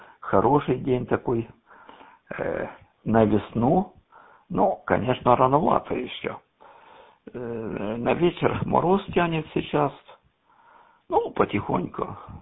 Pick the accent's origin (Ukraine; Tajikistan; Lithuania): Ukraine; Sviatohirsk, Donetsk Oblast; now in Kropyvnytskyi, Ukraine; я сам родом с Донецкой области, из города Святогорск, бывший Славяногорск, Святые горы, монастырь.